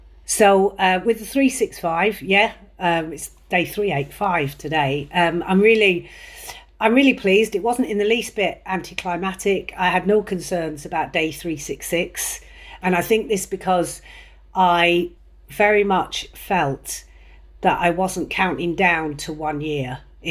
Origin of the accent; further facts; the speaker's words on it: Ireland; accent: West Country; also born or lived in London, United Kingdom; now in United Kingdom; been here 30 years. So I've still got some time to do before I'm accepted. I was born in London and I also lived in Ireland. I went to school in Ireland, hence I've ended up with a West Country accent for some reason.